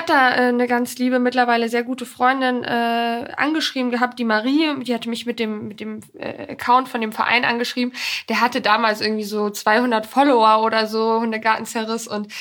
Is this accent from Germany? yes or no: no; Poland; Ich kenne das auch bei uns auf dem Bauernhof bei meinem Opa. Da bin ich auch ganz viel groß geworden in Polen.